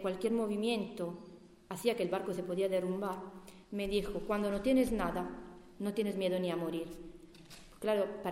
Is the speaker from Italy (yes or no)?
yes; Italy; Spanish is a second language; bueno, yo soy italiana, y una chica en Italia